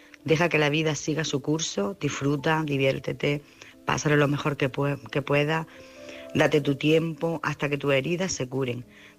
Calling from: Jaén, Andalusia, Spain; soy de Jaén

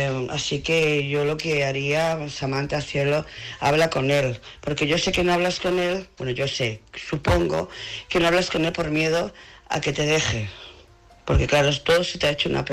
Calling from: Barcelona, Catalonia, Spain; Hola, buenas noches. … de Barcelona.

